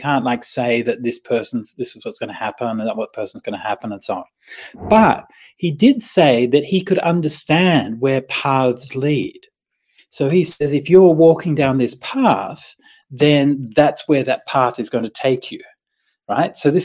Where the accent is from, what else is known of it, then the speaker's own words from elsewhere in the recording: Perth, Western Australia, Australia; So when I was a kid, I grew up in Perth.